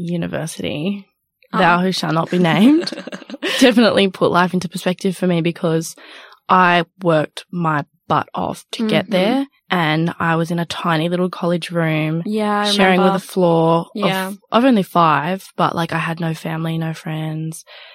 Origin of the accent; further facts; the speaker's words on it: Broome, Western Australia, Australia; I'm from Broome